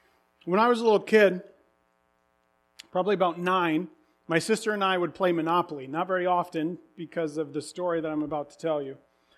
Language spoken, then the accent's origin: English; Indiana, United States; I grew up in Indiana, northern Indiana, during Bobby Knight's tenure